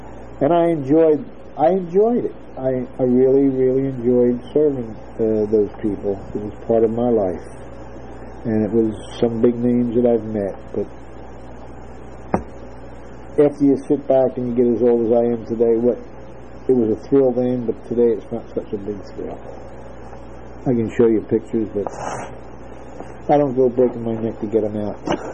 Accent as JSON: {"language": "English", "town": "Philadelphia", "region": "Pennsylvania", "country": "United States", "said": "I come from Philadelphia in black and white. It didn't bother me at all. It's because of where I live."}